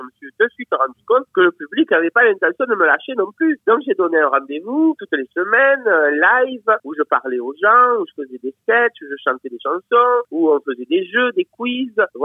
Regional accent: Marseille, Provence-Alpes-Côte d'Azur, France; born there; Je suis né à Marseille, dans le plus beau quartier de Marseille. Le Panier, connu dans le monde entier grâce à ce feuilleton extraordinaire qui s'appelle Plus belle la vie.

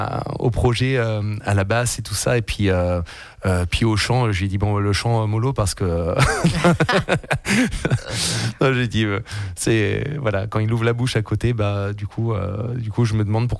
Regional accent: Auvergne-Rhône-Alpes, France; Eh ben nous, on est du sud de l'Ardèche justement.

